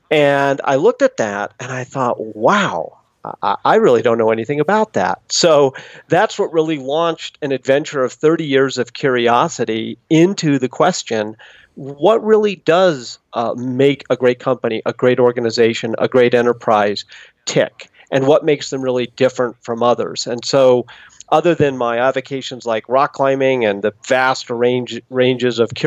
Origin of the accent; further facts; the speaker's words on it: Boulder, Colorado, United States; And I grew up in Boulder, Colorado, but went away to college